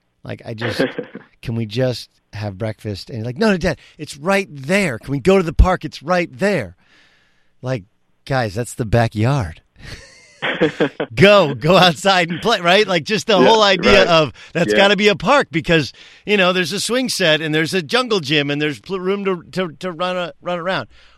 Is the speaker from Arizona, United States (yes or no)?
no; Orange, California, United States; So I grew up in Orange. We moved to Orange, California in 81.